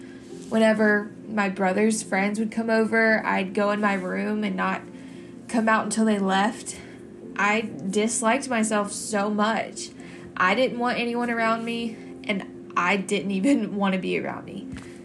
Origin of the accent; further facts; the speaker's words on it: Lincolnton, Georgia, United States; I'm from Lincolnton, Georgia, but I am currently a student at the University of Georgia in Athens.